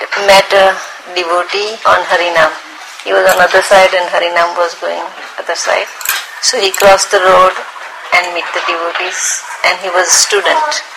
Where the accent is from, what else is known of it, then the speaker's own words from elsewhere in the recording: India; You should not, because I was from India, so I didn't know.